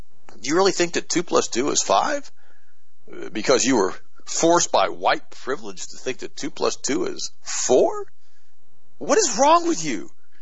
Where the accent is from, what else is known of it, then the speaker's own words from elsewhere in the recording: United States; born there; My mom came from Germany. I was born in the United States. I'm an American.